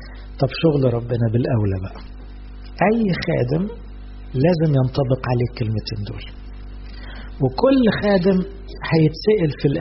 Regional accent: Egypt; عندنا في مصر بعد الثورة بقى في شعار مهم قوي

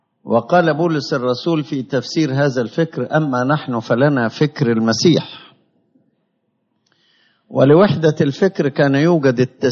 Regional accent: Alexandria, Alexandria Governorate, Egypt; نشأت عندنا في إسكندرية

